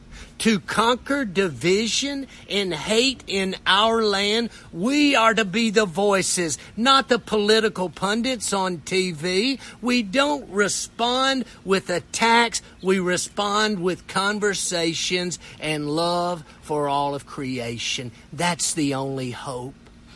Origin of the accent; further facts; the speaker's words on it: Ripley, United States; I saw this morning that my hometown where I serve as pastor in Ripley is having a peace-filled celebration today at the city park.